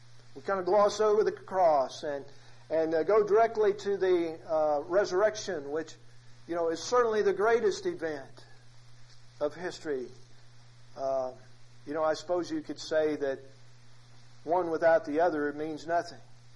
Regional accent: Illinois, United States; I grew up in Illinois

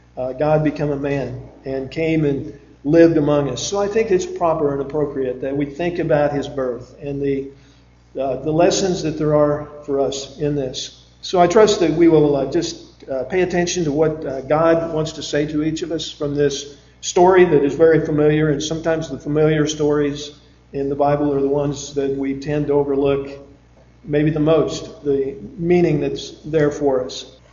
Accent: Midwest, United States; We came from the Midwest, and So frequently there were weather problems

